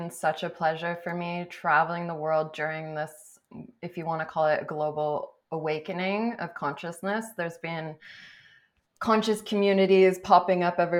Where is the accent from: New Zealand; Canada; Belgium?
Canada; now in Los Angeles, United States; And for me, growing up in Canada and then coming to America